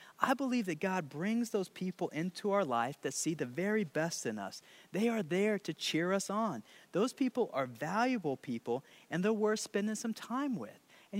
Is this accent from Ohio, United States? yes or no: no; Rantoul, Illinois, United States; I'm from Rantoul, Illinois. Rantoul and Urbana are only 10 miles away.